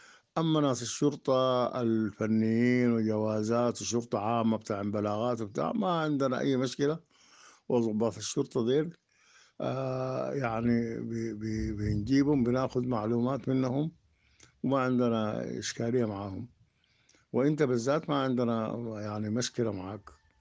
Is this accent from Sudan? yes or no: yes; Omdurman, Khartoum, Sudan; انا اول شيء من ام درمان دي ما بمرق، أنا قاعد حارس لي تراب هنا في البكري، أصلا من المدرمان دي ما بمرق